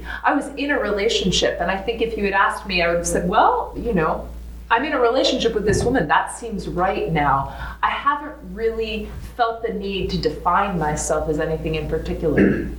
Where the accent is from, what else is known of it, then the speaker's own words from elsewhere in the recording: New York City, New York, United States; I was raised in New York City, in a really liberal inner city Lutheran church